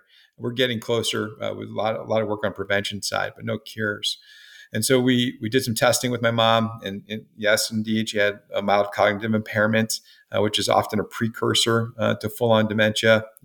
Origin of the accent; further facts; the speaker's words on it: Oregon, United States; moved away as an adult; Well, I grew up in Oregon, and my mom, dad, brother, and sister, really close to my grandparents and family, moved out to the East Coast for school and stuck around for a long time.